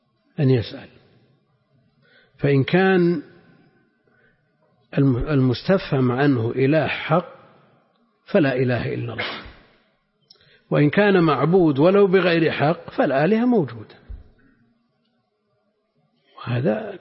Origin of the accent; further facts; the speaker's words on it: Najd, Saudi Arabia; لا سيما عندنا في نجد أكثر، يمكن حدود 10 نسخ